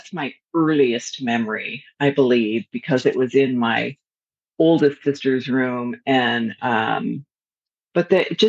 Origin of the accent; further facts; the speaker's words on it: Salinas, California, United States; Even when I was growing up in Salinas, my parents would have parties and spin records.